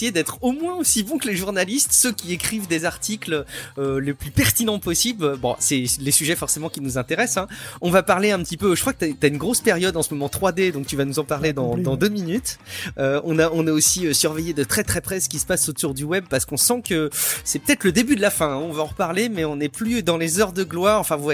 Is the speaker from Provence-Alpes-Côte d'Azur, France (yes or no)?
no; Angoulême, Nouvelle-Aquitaine, France; je venais de Angoulême à La Rochelle là pour mes études en BX